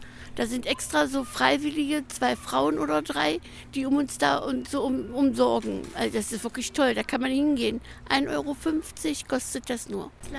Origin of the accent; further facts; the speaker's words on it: Schönebeck, Saxony-Anhalt, Germany; moved away as an adult; now in Hildesheim, Germany; Ich bin also nicht gebürtige Hildesheimerin. Bin eigentlich ursprünglich von Raum Magdeburg-Schönebeck. Lebe aber schon über 20 Jahre hier.